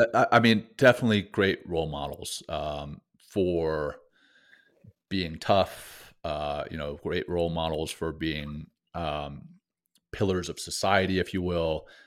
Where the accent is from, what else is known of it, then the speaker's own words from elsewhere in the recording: Louisiana, United States; I grew up in Louisiana, but would go up into the mountains to do these training camps in the summer.